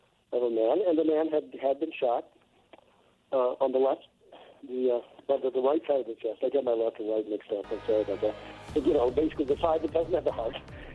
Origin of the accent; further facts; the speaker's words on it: United States; now in London, United Kingdom; You know, I'm American, but I live here in London.